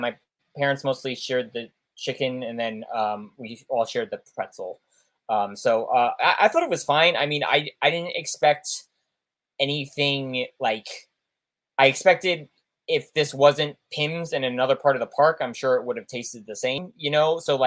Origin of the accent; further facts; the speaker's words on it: New York, United States; but I mean, I'm from New York, so like I know what that is.